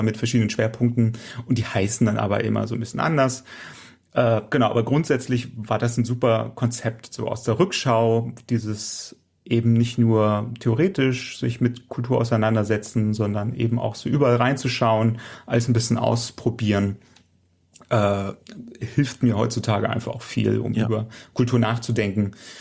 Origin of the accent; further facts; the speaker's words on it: Hildesheim, Lower Saxony, Germany; Na, ich komme aus Hildesheim